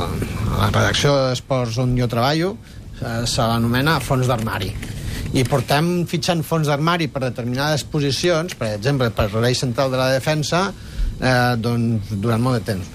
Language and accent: Catalan; Puigpelat, Catalonia, Spain; Jo sóc de prop de Valls, vull dir, sóc de prop de Puigpelat